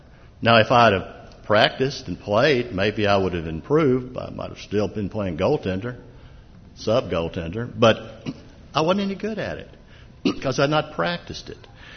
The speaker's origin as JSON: {"language": "English", "town": "Nashville", "region": "Tennessee", "country": "United States", "tie": "born or raised there", "said": "Now, I grew up in Nashville, Tennessee, and major road in Nashville called Gallatin Road"}